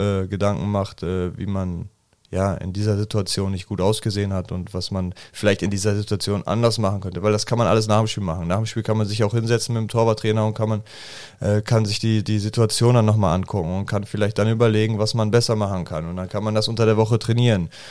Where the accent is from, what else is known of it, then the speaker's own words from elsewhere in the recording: Münster, North Rhine-Westphalia, Germany; born there; Es ist halt meine Geburtsstadt und ich habe halt immer noch meine ganze Familie dort.